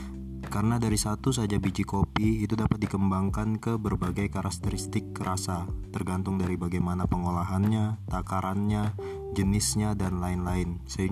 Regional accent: Balikpapan, East Kalimantan, Indonesia; Umur saya 23 tahun, asal dari kota Balikpapan.

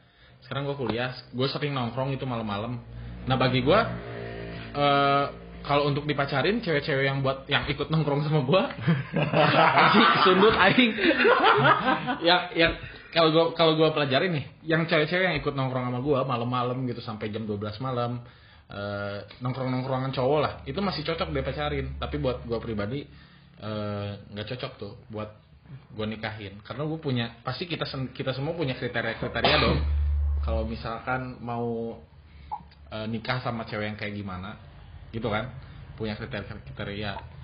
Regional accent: Central Java, Indonesia; Jadi kalau misalkan ada teman-teman orang Jawa Tengah, saya juga orang Jawa Tengah

